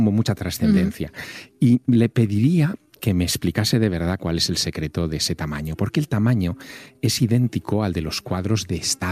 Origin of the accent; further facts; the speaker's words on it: Teruel, Aragon, Spain; Y había un programa de radio en mi ciudad natal, yo soy de Teruel